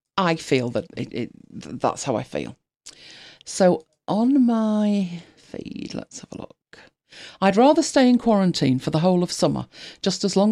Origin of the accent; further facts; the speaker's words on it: United Kingdom; We're British, stiff upper lip